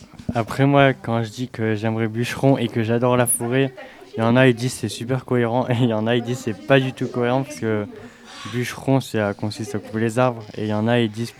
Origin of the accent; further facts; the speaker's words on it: Avignon, Provence-Alpes-Côte d'Azur, France; je viens de d'à côté de Marseille, Avignon, je sais pas si vous connaissez.